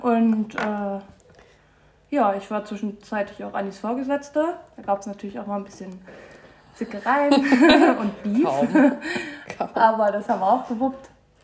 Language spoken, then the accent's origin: German; Hannover, Lower Saxony, Germany; komme auch aus Hannover, hat man schon gesagt.